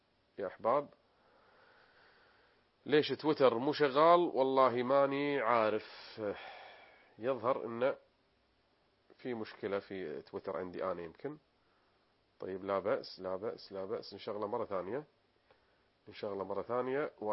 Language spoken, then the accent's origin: Arabic; Kuwait; المساجد عندنا في الكويت صحيح في تباعد